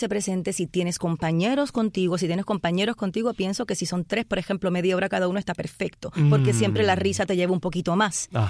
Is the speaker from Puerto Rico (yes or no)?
yes; Puerto Rico; ya después, bueno, me crié en Puerto Rico, ¿no?